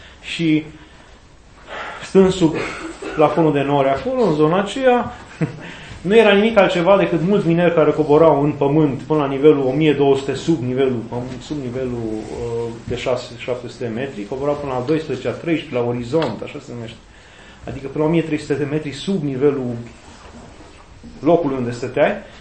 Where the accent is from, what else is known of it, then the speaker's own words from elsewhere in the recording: Hunedoara County, Romania; ne-am născut acolo, că eu sunt în cea mai săracă zona țării, eu sunt din Valea Jiului